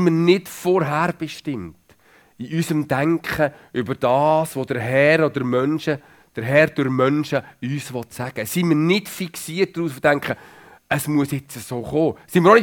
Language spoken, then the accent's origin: German; Bern, Switzerland; Ich bin ein Berner, hat es gemerkt.